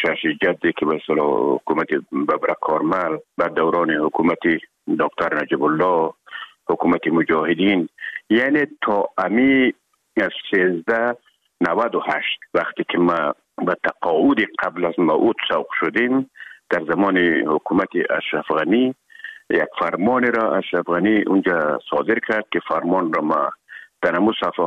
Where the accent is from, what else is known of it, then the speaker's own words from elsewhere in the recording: Herat, Afghanistan; خوزمان از هرات که آمدیم به اکادمی نظامی،